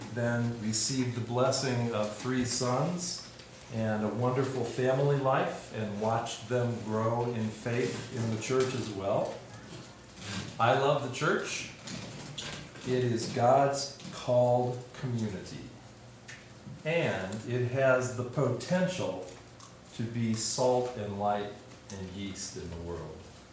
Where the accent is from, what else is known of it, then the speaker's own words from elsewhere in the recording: Nashville, Tennessee, United States; I'm from Nashville.